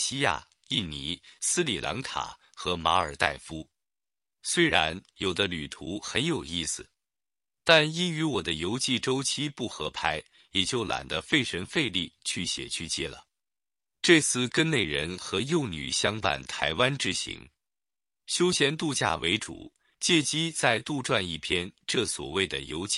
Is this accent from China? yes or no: yes; China; moved away as an adult; also born or lived in United States; 只身从中国去美国冈萨嘎大学求学时，整个学校唯我一人来自中国大陆。